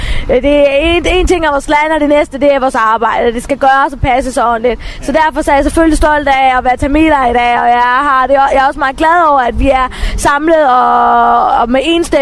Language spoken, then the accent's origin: Danish; Sri Lanka; now in Denmark; at jeg kommer fra Sri Lanka, og et land, hvor der er plads til alle, ligesom i Danmark.